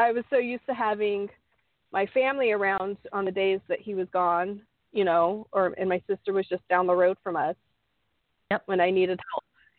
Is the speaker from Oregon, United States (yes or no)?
no; Arizona, United States; Arizona is my home state, so I had my family.